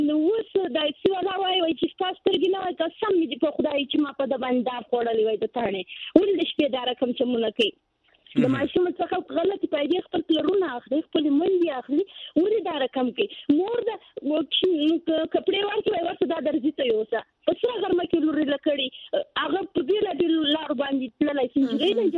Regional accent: Afghanistan; زه افغانی یم

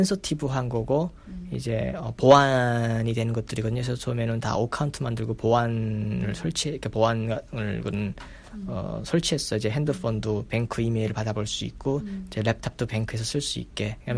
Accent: North Korea; 제가 북한에서 왔다고 해도

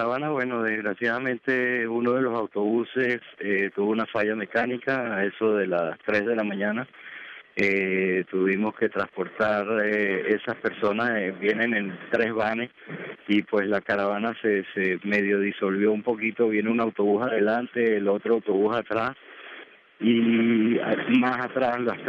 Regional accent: Venezuela; nosotros los venezolanos reales, que somos venezolanos de nacimiento

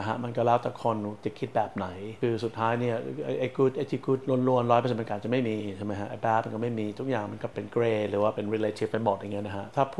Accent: Bangkok, Thailand; ผมก็โตอยู่ที่แถวในกรุงเทพใช่ไหมฮะก็อยู่แถวสุขุมวิท

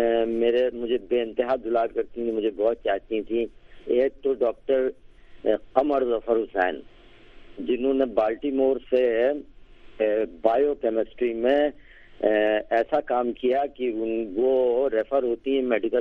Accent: Lucknow, Uttar Pradesh, India; born there; میں یہیں لکھنؤ میں میری پیدائش ہوئی, اور میرے والد انگلش کے لیکچرر تھے یہاں امیر الدولہ اسلامیہ انٹر کالج میں

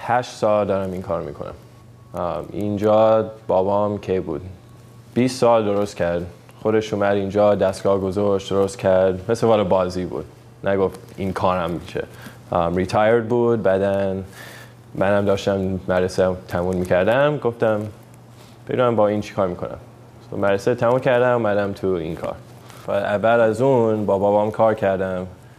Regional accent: United States; Persian is a second language; also born or lived in Iran; من تو ایران دنیا آمدم. 6 سالم بود اومدم امریکا. تا اون وقت تا حالا همش اینجام. میتونی ببینی با فارسیم خیلی ضعیفه

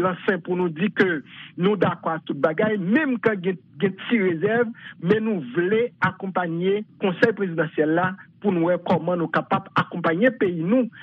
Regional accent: Haiti; nous voulons rester comme acteur en tant qu'haïtien, pas des haïtiens dehors, haïtiens dedans.

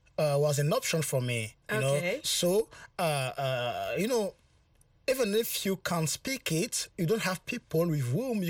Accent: Burkina Faso; I'm a journalist and I come from Burkina Faso.

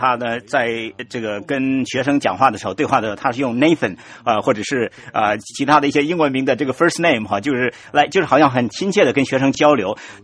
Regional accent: Hong Kong

